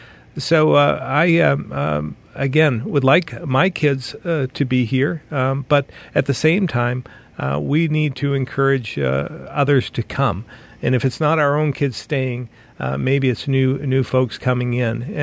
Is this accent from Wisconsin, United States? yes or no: no; Barre, Vermont, United States; I grew up in Barrie, and when you growing up in Barrie, we have an incredibly rich ethnic history, and it's all revolving around granite. And it's we have the French and the Italians and the Scots that all came to Barrie to craft the rock.